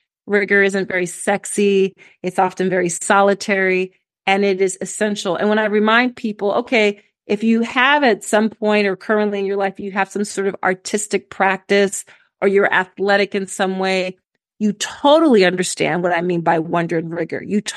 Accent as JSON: {"language": "English", "town": "Philadelphia", "region": "Pennsylvania", "country": "United States", "said": "I'm from Philly, in the Commonwealth of Pennsylvania"}